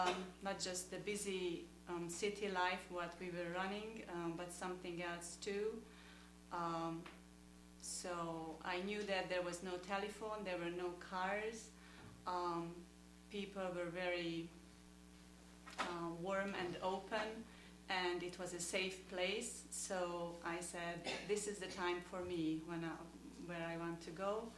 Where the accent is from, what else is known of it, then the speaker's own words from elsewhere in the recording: Hungary; moved away as an adult; now in United States; I came from Hungary with my two children, Caroline and Christopher.